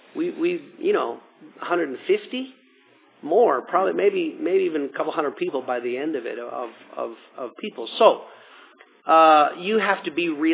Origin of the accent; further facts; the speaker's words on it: Australia; moved away; when I came from Australia, rock and roll was my orientation.